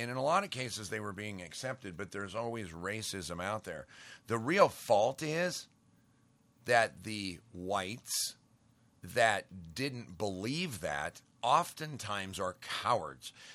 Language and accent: English; Great Falls, Montana, United States; But I grew up in Great Falls, Montana, where we had just a minute fraction of the population was black.